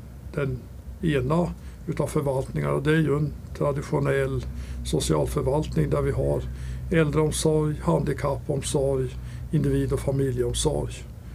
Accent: Ammarnäs, Västerbotten County, Sweden; Ursprungligen kommer jag ifrån Ammarnäs uppe i Västerbottens fjällvärld där mina föräldrar drev fjällhotell.

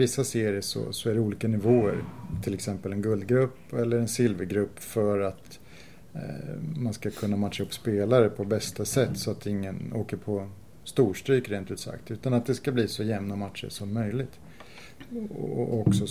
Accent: Älta, Stockholm County, Sweden; now in Tyresö, Sweden; Jag är faktiskt Tyresöbo nu i Fårdala, fast jag är uppvuxen i Älta.

